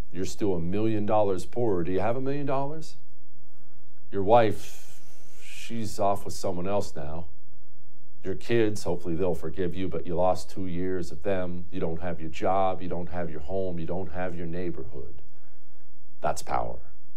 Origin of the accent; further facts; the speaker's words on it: Montana, United States; Bunch of them up where I grew up in Montana, too.